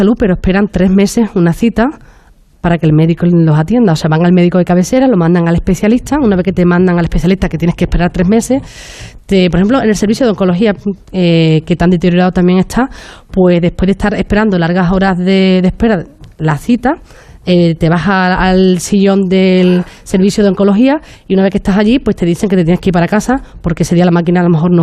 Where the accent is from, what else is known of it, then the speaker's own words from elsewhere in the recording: San Bartolomé de la Torre, Andalusia, Spain; que también es de mi pueblo, de San Bartolomé de la Torre.